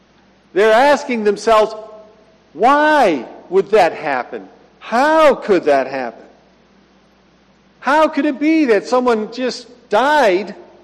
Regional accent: Rochester, New York, United States; who lived near where I grew up in Rochester, New York, Palmyra

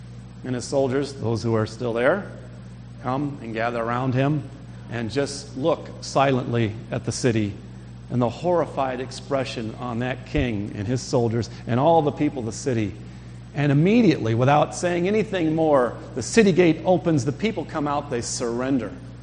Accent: Pella, Iowa, United States; In fact, I think Alexander the Great was from Pella, my hometown in Iowa.

